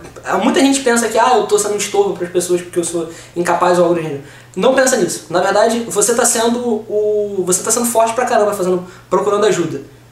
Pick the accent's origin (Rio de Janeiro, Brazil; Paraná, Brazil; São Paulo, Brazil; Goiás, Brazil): Rio de Janeiro, Brazil; São Gonçalo; Aqui de Niterói não, a gente é de São Gonçalo.